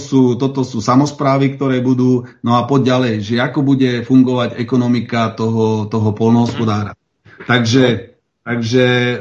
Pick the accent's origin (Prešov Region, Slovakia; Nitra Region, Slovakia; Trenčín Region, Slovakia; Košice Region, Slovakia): Nitra Region, Slovakia; Veľké Zálužie; Ja som z Veľkého Zálužia